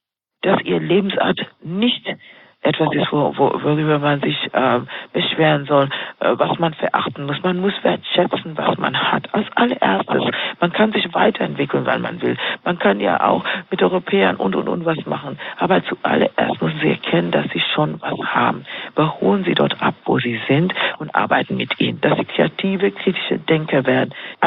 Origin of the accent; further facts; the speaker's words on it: Kenya; Und ich bin Kenianerin, in Kenia aufgewachsen, dort groß geworden.